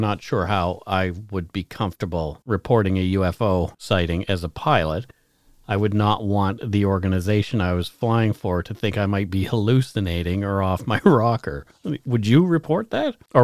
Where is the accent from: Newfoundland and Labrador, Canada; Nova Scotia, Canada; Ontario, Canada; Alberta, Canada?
Nova Scotia, Canada; As I grew up on Nova Scotia's South Shore, I am familiar with this story, and people around Bridgewater even claim to have had sightings that night.